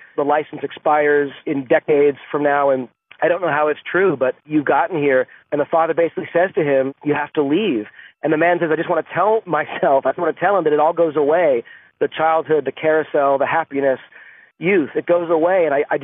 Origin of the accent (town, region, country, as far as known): Los Angeles, California, United States; born or raised there